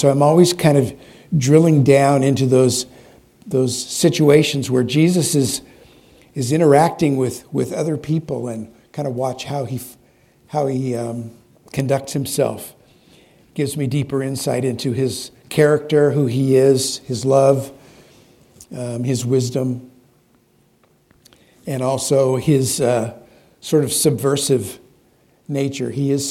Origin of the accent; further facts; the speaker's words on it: Nevada, United States; I grew up in Nevada, and one of the things in Nevada we have are